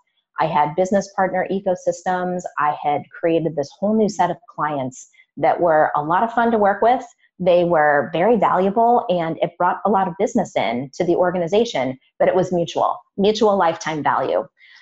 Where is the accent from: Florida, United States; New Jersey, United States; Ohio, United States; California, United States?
Ohio, United States; Cleveland; the local business journal for Cleveland, which is my hometown.